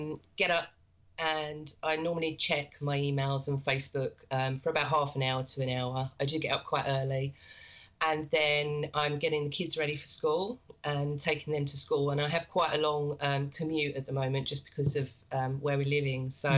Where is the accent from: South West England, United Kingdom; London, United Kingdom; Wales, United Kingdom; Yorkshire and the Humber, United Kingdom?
London, United Kingdom; I'm from London in the UK.